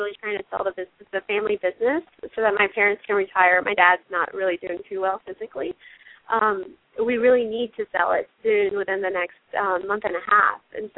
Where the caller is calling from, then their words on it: South Carolina, United States; I'm calling from South Carolina.